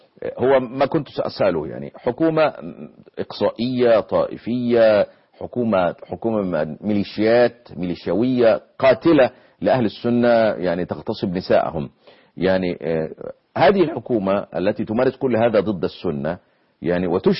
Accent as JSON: {"language": "Arabic", "country": "Egypt"}